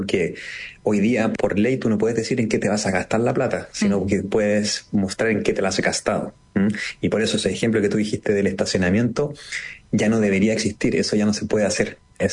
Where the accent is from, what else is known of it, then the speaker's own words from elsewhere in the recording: Chile; como buenos chilenos siempre van muy atrasados